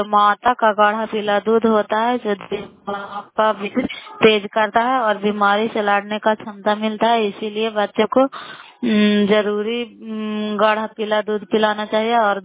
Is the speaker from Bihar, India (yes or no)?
yes; Bihar, India; नालंदा जिला कराई ब्लॉक के निवासी हूँ।